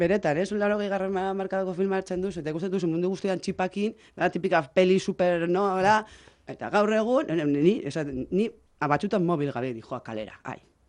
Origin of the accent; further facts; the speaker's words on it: Bilbao, Basque Country, Spain; ni bilbotarra naiz, eta nire lagunak, bilbon daude.